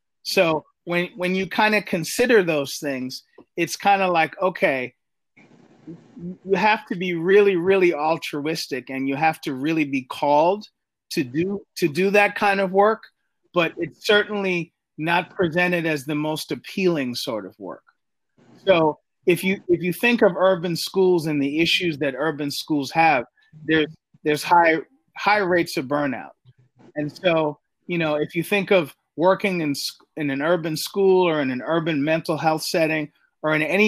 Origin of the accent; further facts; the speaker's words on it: New York City, New York, United States; growing up in New York City, I didn't drive until I was 25.